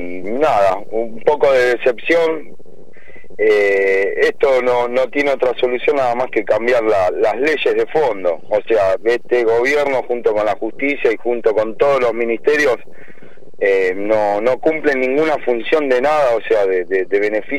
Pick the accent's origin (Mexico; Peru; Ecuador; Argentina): Argentina; los que quedamos como víctimas somos los pobres argentinos que nos levantamos todos los días temprano a tirar para adelante